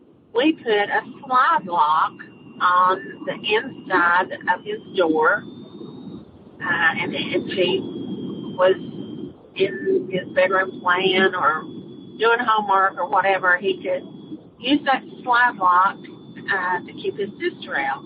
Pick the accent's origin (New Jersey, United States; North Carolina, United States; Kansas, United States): North Carolina, United States; Concord; I'm from Concord, North Carolina.